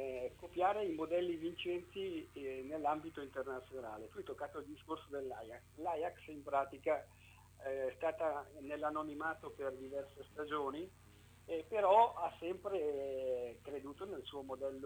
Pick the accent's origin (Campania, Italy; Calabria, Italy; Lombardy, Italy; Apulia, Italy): Lombardy, Italy; Lecco; io sono cresciuto in pratica a Lecco, sono cresciuto come tu ben sai